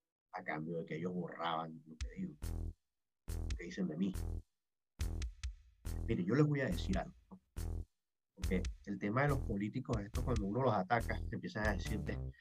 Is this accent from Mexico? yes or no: no; Venezuela; moved away; Antes que todo eso, yo soy venezolano. Y evidentemente a mí me duele mi país.